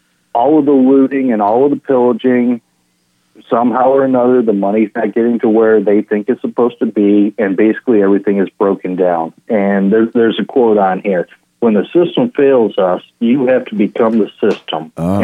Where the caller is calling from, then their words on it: Detroit, Michigan, United States; I'm calling from the Total State Project in the People's Republic of Detroit.